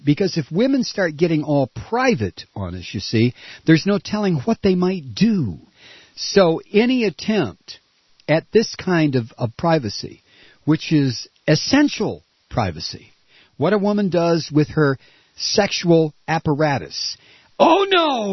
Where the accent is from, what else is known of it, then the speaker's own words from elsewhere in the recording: New Mexico, United States; now in Spokane, United States; I'm originally from New Mexico, where whites are a minority, and there is a great sense of tolerance for everyone.